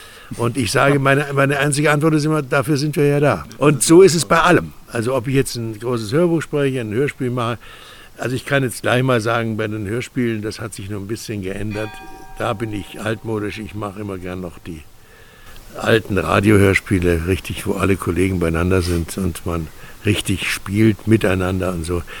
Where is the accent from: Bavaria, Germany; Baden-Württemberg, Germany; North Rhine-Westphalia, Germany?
Bavaria, Germany; Augsburg; born there; moved away as an adult; also born or lived in Berlin; Ja, ich bin 1941 geboren in Augsburg. Bin aber dann als junger Schauspieler nach Berlin gegangen, wo ich dann so über 40 Jahre gearbeitet, gelebt habe. Jetzt habe ich mich aufs Land zurückgezogen